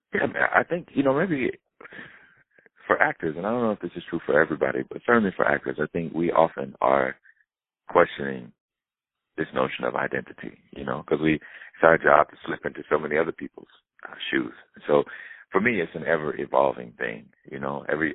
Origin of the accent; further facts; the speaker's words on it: the South, United States; And so, you know, thinking about where I grew up in the South, I think that that's true there too